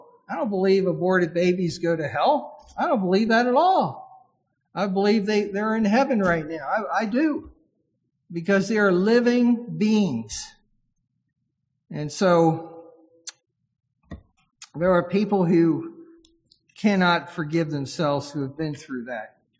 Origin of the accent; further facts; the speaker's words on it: Maryland, United States; in my home state of Maryland